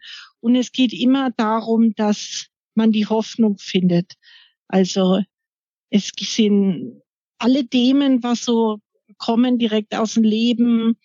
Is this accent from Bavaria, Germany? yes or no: yes; Rhöndal, Bavaria, Germany; born there; geboren in Rhöndal bei Coburg, das ist im Frankenland.